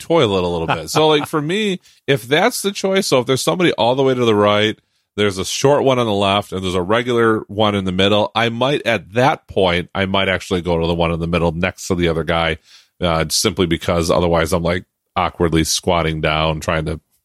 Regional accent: United States; I'm American.

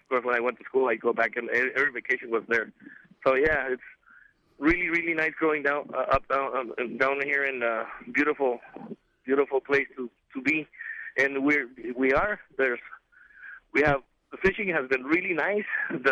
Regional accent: Baja California Sur, Mexico; Yes, indeed. Yeah. I was raised in the Bay

